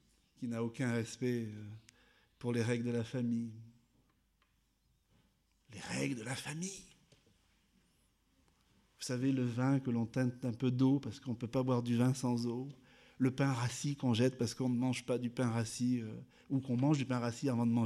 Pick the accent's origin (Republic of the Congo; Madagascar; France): Madagascar; born there; Vous savez, je suis né à Madagascar